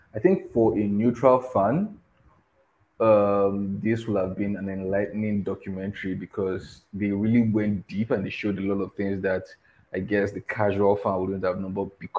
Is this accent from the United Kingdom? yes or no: no; Nigeria; I'm a Nigerian, so American football is fairly new to us around here.